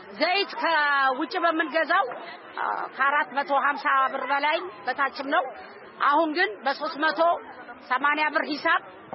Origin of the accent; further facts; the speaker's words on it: Dire Dawa, Ethiopia; የድሬዳዋ ተወላጅ ነኝ። እዚህ ተወልጄ ነው ያደኩት።